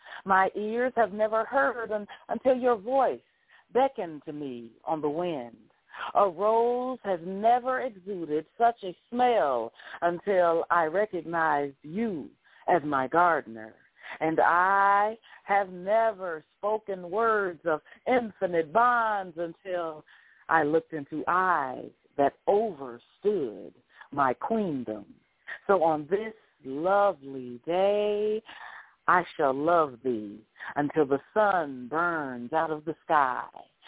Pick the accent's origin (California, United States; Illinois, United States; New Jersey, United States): Illinois, United States; Chicago; Oh, and, no, actually, I'm from Chicago. I'm from Chicago.